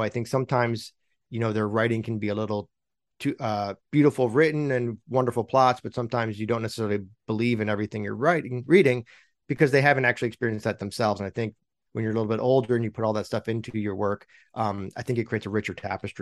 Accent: Michigan, United States; moved away as an adult; now in Los Angeles, United States; I've been in Los Angeles for a while, now 30 years. I basically grew up as an adult here, and I thought I was born and raised outside Detroit.

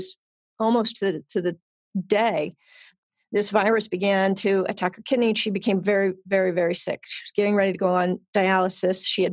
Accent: Cincinnati, Ohio, United States; I come from Cincinnati. Born and raised in Cincinnati, moved away a couple times, but keep coming back to this great area. I live in east side of Cincinnati with my wife

